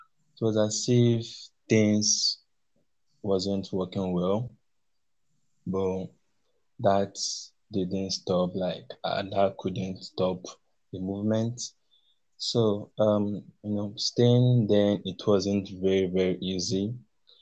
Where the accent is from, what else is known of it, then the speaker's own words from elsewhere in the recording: Abia, Nigeria; Yeah, a Nigerian citizen. I hail from Abia State.